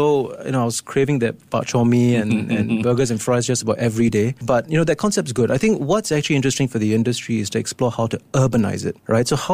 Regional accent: Singapore; I'm Singaporean

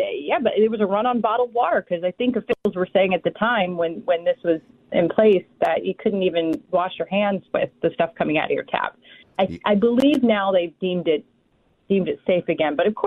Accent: Philadelphia, Pennsylvania, United States; I'm from the Philadelphia area, as you know

